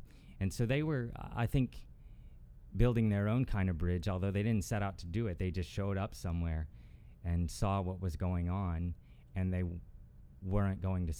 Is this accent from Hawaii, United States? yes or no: yes; Honolulu, Hawaii, United States; And I was born in Hawaii, born in the city of Honolulu, and grew up over the mountains from there.